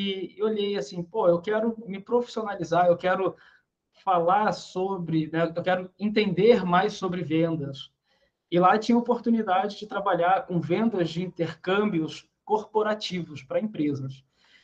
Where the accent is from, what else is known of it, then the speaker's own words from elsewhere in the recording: Rio de Janeiro, Brazil; born there; also born or lived in Brasília / Cristalina / Vila Velha / Rio Grande do Sul; eu nasci no Rio, né, no estado do Rio de Janeiro. Aí morei no Centro-Oeste, em Brasília, em Cristalina. Depois a gente foi para o Espírito Santo, em Vila Velha.